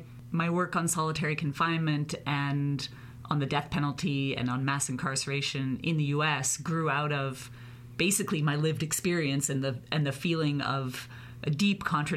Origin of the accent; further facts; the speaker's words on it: Canada; also born or lived in United States; So I grew up in Canada. I did, all of my education in Canada.